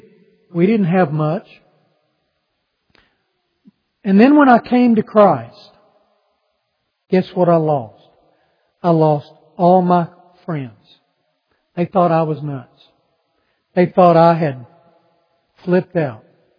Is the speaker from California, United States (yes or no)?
no; Texas, United States; Growing up in West Texas, we would go on vacation to Colorado, New Mexico